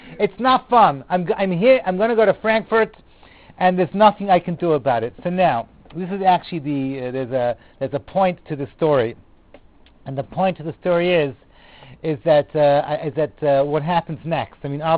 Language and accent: English; England, United Kingdom; But as a Brit, the English hate the Germans for a totally different reason.